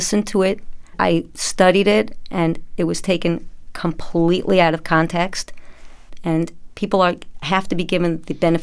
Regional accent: Brooklyn, New York, United States; I'm from Brooklyn, New York.

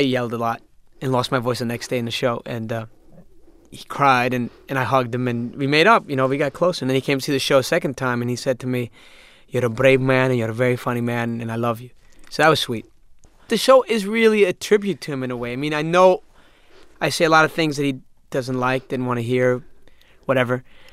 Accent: New York City, New York, United States; We grew up in Jackson Heights, which is this weird Petri dish experiment of mankind in New York City

